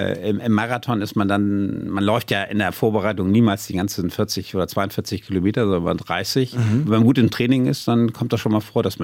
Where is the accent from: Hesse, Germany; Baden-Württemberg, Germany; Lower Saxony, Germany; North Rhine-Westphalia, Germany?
Lower Saxony, Germany; Jesteburg; Ja, um der Wahrheit der Ehre zu geben, ich bin in Jesteburg aufgewachsen.